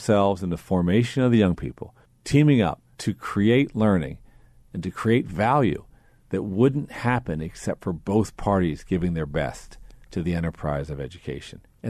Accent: Baltimore, Maryland, United States; I grew up in Baltimore City, and I was born in 1961.

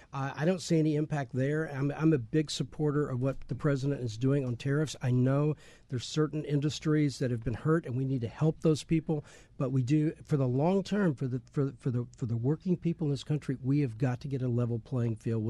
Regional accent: Memphis, Tennessee, United States; I'm from Memphis, Tennessee.

